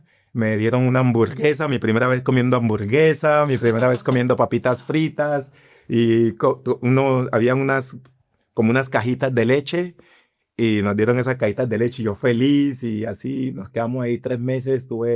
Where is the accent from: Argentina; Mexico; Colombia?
Colombia; Antioquia; Y Urabá, que es de donde yo soy, la zona donde yo soy, es una zona roja.